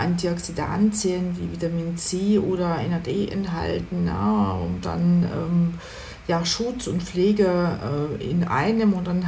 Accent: Ukraine; moved away; aus diesen Regionen, wo ich herkomme, wo ich geboren bin, ich bin nämlich in der Ukraine geboren

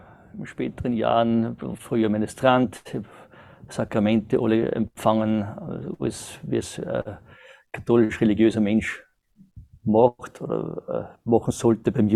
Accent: Austria; bin 1970 geboren in Österreich, habe die ganzen Pflichtschulen alles dort absolviert

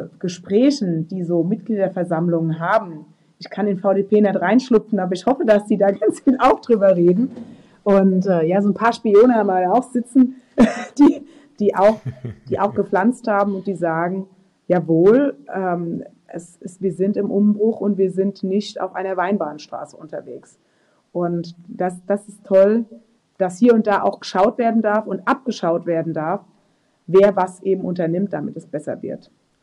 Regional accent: Rhineland-Palatinate, Germany; ich stehe aber auch vor allen Dingen für Rheinhessen, also das ist meine Heimat

